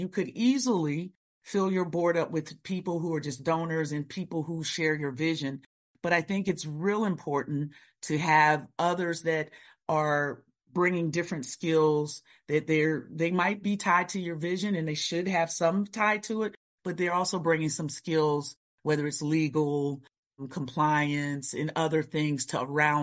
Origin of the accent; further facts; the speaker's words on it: Virginia, United States; growing up in Virginia, I grew up watching ACC basketball and football all of my life.